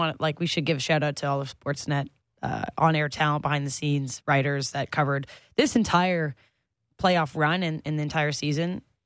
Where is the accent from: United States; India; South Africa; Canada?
Canada; But as a Canadian, you can't, like, log into Venmo.